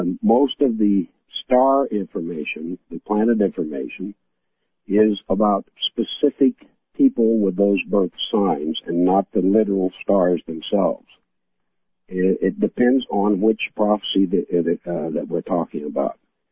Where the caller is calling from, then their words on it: Atoka, Oklahoma, United States; I'm calling from Atoka, Oklahoma.